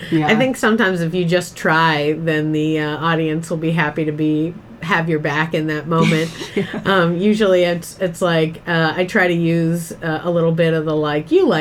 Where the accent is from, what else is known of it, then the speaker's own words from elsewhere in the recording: Boston, Massachusetts, United States; I grew up in Boston. You'd think that I'd have a good Boston accent.